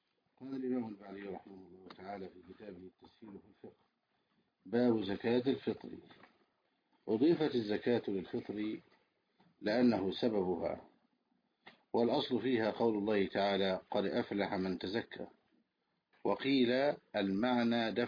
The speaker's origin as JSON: {"language": "Arabic", "country": "Egypt", "said": "في بلدنا مصر"}